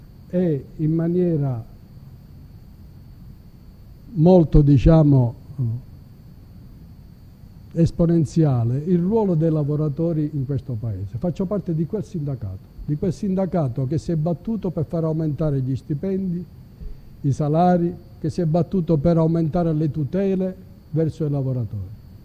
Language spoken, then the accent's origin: Italian; Termini Imerese, Sicily, Italy; Io sono di Termini Imerese.